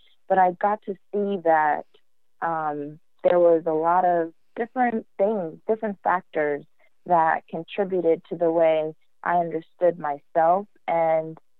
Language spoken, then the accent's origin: English; Jamaica; also born or lived in United States; I'm a Jamaican, so I'm half Jamaican, half American. And so I got different messages about sexuality in America that I did in Jamaica.